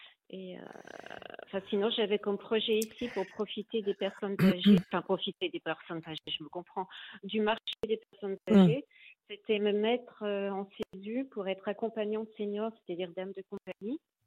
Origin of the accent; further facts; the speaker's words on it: Bourg-en-Bresse, Auvergne-Rhône-Alpes, France; En fait, moi, je suis de Bourg-en-Bresse